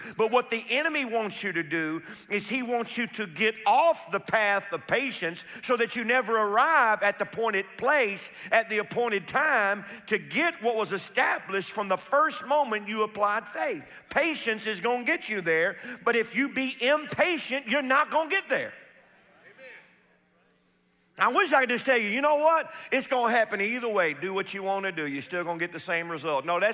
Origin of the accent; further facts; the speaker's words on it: Louisiana, United States; Martinez Landing in Zawala, Louisiana, practically where I was raised there on Toledo Bend on the weekends.